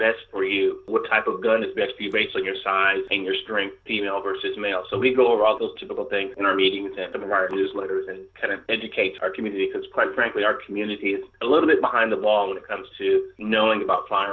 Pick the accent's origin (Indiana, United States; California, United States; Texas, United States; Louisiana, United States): California, United States; Born and raised in California, bred and buttered. I'm a California kid.